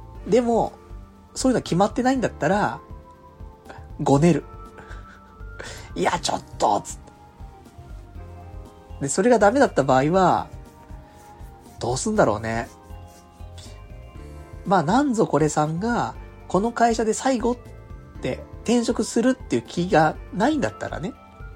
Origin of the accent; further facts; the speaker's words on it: Kanto, Japan; 関東で生まれ育ちの人間だからさ、で、実家も関東だし、って思うと、で、友達もやっぱり関東多いし